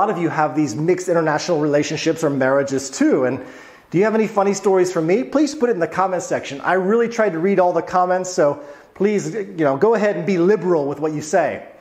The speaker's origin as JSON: {"language": "English", "region": "American South", "country": "United States", "lives_now": "Poland", "said": "I come from the American South, and we Southerners, I'm speaking for all of us, we're in love with stores like Walmart or Target."}